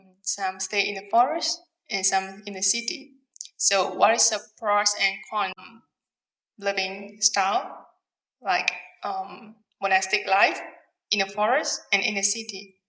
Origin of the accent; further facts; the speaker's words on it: Malaysia; I'm from Malaysia. I'm an MA first year student here in SSBU.